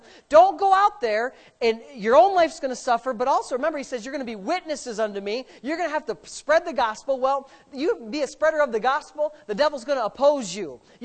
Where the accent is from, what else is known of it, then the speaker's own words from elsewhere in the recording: England, United Kingdom; They joke about me being English.